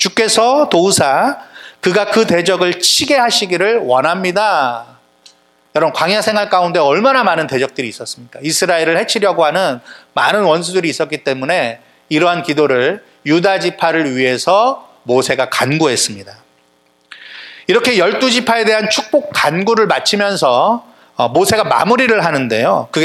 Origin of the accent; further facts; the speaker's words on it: South Korea; 제 안에 있는 정체성은 한국 사람, 한민족의 한 사람 이런 마음들이 있습니다.